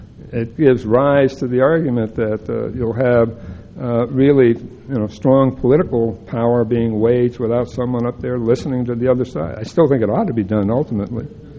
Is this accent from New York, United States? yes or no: no; Boston, Massachusetts, United States; I'm Irish. I'm from Boston. I know how to play politics.